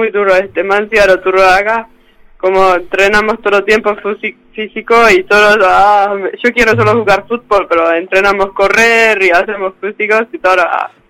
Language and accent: Spanish; Finland; Spanish is a second language; now in Trelew, Argentina; Mucho más frío, es como allá tenemos nieve y como tenemos mucho frío en invierno